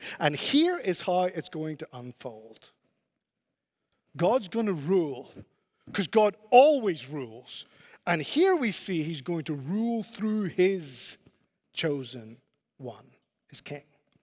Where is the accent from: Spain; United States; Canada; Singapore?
Spain; You know, I grew up in Spain, you know that, and where I grew up in Spain, the ants were were harmless.